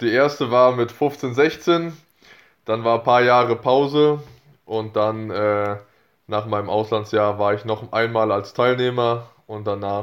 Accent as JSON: {"language": "German", "region": "North Rhine-Westphalia", "country": "Germany", "said": "gebürtiger Siegerländer, dadurch auch der Bezug zum rhein-westfälischen EC. Jetzt gerade bin ich im Nordschwarzwald aktiv"}